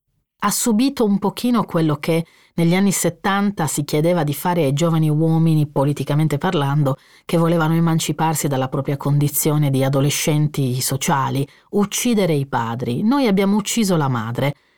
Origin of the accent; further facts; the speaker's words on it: Sardinia, Italy; È una domanda che mi sono sempre fatta come lettrice, come scrittrice, come sarda